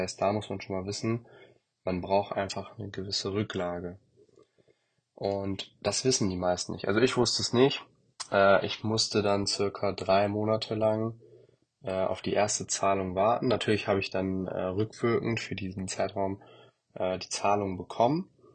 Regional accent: Hanover, Lower Saxony, Germany; ich bin eigentlich aus Hannover und da wollte ich eigentlich auch studieren.

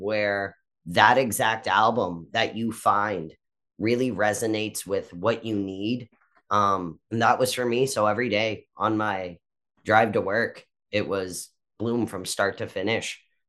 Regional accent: Florida, United States; But especially where I grew up in South Florida on the bus, you know … was playing constantly.

